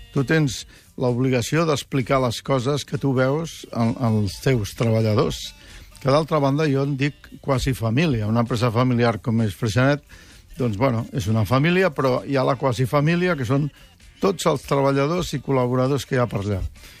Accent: Catalonia, Spain; doncs que jo sóc català i espanyol i europeu. I és el que sóc.

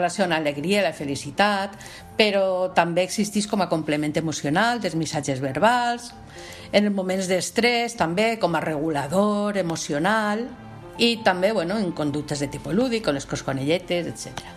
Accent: Dénia, Valencian Community, Spain; soc psicòloga especialista en psicologia clínica, monitora de teràpia del riure i soc de Dénia, de la província d'Alacant, on visc i treballo

